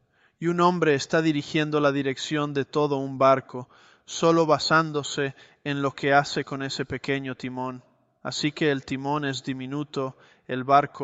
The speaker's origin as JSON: {"language": "Spanish", "region": "California", "country": "United States", "tie": "born or raised there", "said": "Yo soy de California y cuando crecí vimos innumerables incendios forestales."}